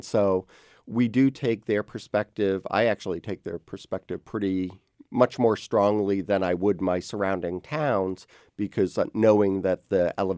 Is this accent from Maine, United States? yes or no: yes; Maine, United States; You know, I grew up in Maine, so we certainly have snow there.